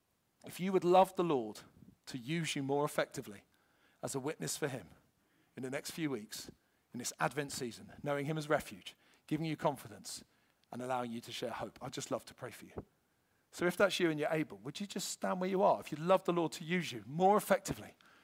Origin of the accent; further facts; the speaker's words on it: United Kingdom; Forgive me, I can't do Z, I'm British.